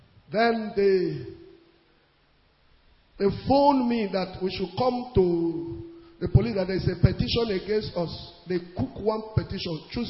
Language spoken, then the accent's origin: English; Nigeria; Because I am a Nigerian.